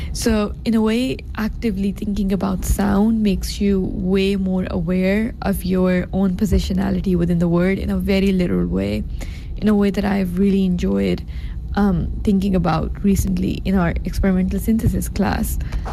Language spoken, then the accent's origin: English; Pakistan; moved away as an adult; now in United States; I'm originally from Pakistan, and I just moved here less than 5 to 6 months ago.